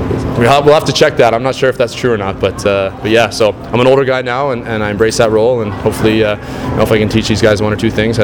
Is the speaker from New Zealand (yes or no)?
no; New Brunswick, Canada; and I'm from Atlantic Canada, I'm from New Brunswick